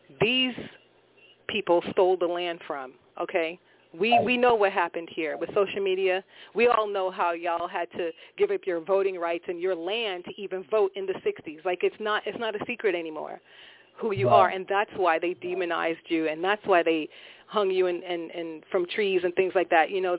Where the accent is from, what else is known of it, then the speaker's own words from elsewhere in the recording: Jamaica; I'm Jamaican. My parents came here in the late 60s